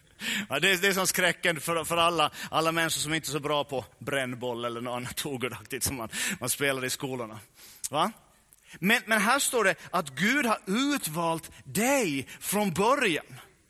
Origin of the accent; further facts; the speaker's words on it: Ostrobothnia, Finland; vi är från Österbotten, de flesta av oss, så det är inte ens i våra gener på det sättet